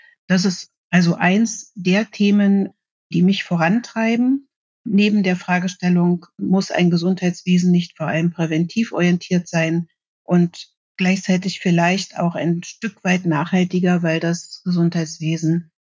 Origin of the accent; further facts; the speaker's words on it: Magdeburg, Saxony-Anhalt, Germany; Ich bin also in Magdeburg aufgewachsen, habe da die ersten 27 Jahre meines Lebens also im Osten verbracht